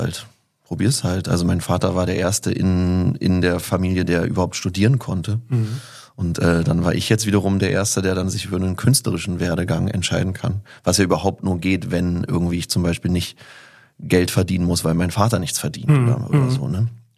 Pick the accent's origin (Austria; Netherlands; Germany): Germany; Berlin; also wir sind relativ prekär in Kreuzberg aufgewachsen